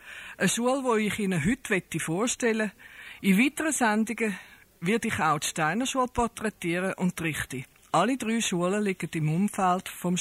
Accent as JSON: {"language": "German", "country": "Switzerland", "said": "Zwar sind wir Schweizer immer wieder stolz auf unsere Aufgeschlossenheit, auf unsere Fortschrittlichkeit fast auf allen Gebieten"}